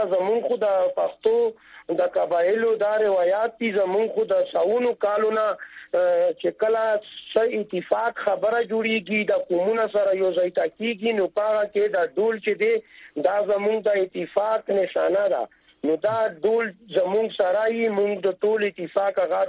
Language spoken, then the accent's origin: Pashto; Khyber Pakhtunkhwa, Pakistan; now in Peshawar, Pakistan; دې ته مونږ خایو چې مونږ وزیرستان خلک